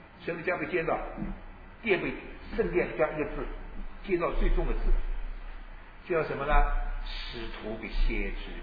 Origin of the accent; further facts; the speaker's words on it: China; 我中国人是个大户家